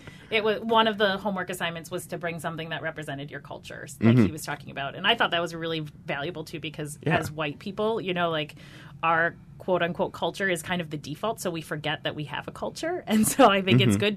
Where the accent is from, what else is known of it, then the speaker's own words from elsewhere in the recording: Minnesota, United States; also born or lived in Western Wisconsin; And so I grew up in Minnesota, but not really, but also Western Wisconsin has a very similar culture